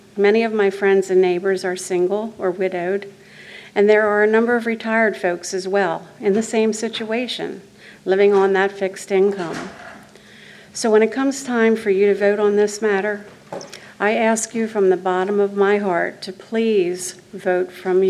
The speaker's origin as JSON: {"language": "English", "region": "Delaware", "country": "United States", "tie": "born or raised there", "said": "I was born and raised in Delaware. Newcastle County was my home for most of my life."}